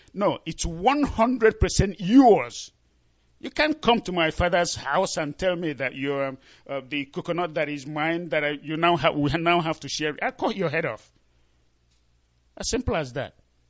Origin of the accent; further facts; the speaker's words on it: Nnewi, Anambra, Nigeria; now in Austin, United States; I'm from Anambra State, Nnewi precisely, and of course, Nnewi is in the heart of Biafra land.